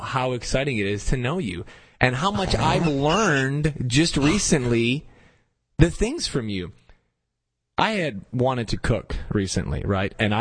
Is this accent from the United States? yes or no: yes; the North, United States; Now, remember, I'm from the North. Okay. Since I moved to the South